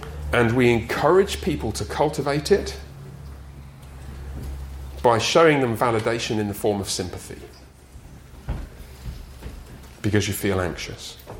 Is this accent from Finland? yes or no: no; England, United Kingdom; you know I'm from England, correct? England, not Australia.